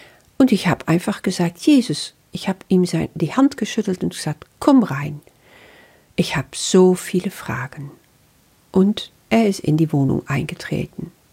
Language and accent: German; Netherlands; German is a second language; now in Germany; Das ist nun mal so als Niederländerin. Ich bin schon so lange in Deutschland, aber du wirst dich daran gewöhnen, dass mein Deutsch einfach nicht perfekt ist.